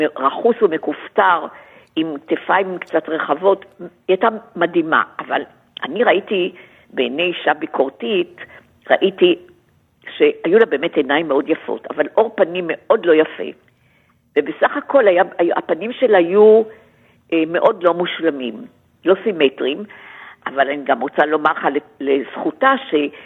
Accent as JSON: {"language": "Hebrew", "town": "Tel Aviv", "region": "Tel Aviv District", "country": "Israel", "tie": "born there", "said": "אם אני שנולדתי בצפון תל אביב"}